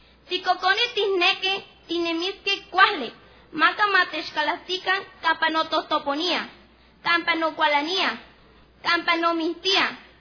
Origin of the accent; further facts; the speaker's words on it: Mexico; first language Nahuatl; Spanish is a second language; participar a nombre de las niñas, niños y adolescentes en mi lengua materna, que es el náhuatl